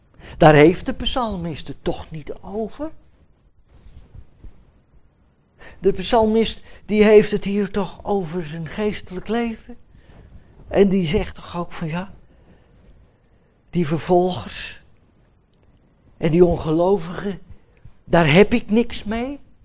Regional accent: Netherlands; moved away as an adult; now in Belgium; in Zemien nog meer nog altijd zendeling zijn, hier in Vlaanderen, als Hollanders.

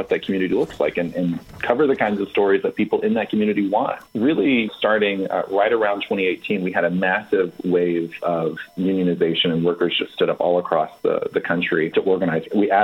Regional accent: Arkansas, United States; I grew up in Arkansas, not necessarily a union-friendly state either.

